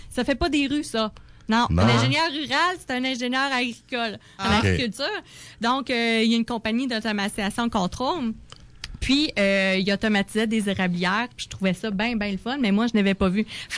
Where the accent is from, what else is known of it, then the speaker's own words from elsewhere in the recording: Sept-Îles, Quebec, Canada; ce qui est drôle, c'est qu'on vient de Sept-Îles